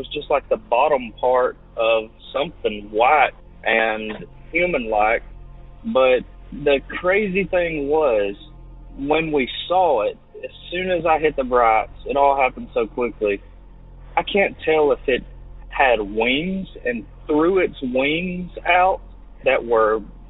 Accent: Alabama, United States; I'm from Alabama.

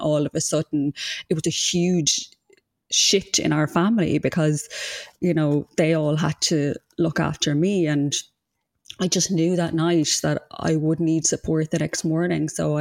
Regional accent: Galway, Connacht, Ireland; now in Dublin, Ireland; You know, I'm from Galway, and life can be lonely in Dublin when you don't have family around.

